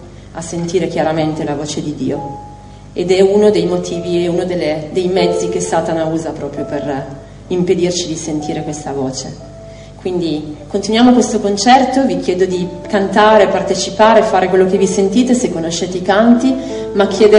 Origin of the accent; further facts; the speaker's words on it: Asti, Piedmont, Italy; Io e Stefano veniamo da Asti